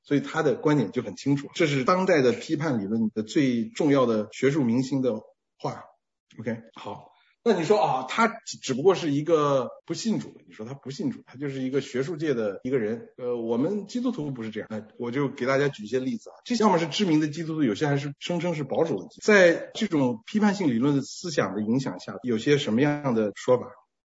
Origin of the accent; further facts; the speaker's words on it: China; 当然我想我们从大陆来的，尤其是比较上年的，一下子就能看得出来